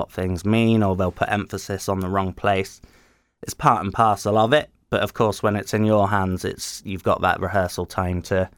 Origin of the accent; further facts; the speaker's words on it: Barnstaple, South West England, United Kingdom; because it's Barnstable is my hometown